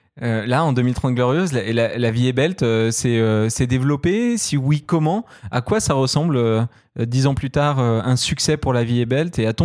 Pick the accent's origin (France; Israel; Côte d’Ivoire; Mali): France; C'est un exercice difficile. On est français, nous, en plus.